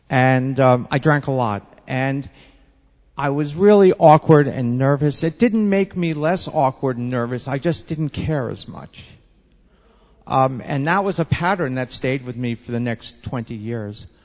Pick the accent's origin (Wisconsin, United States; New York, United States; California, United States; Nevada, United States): New York, United States; Long Island; also born or lived in Manhattan; I was born in Manhattan. I grew up in Long Island.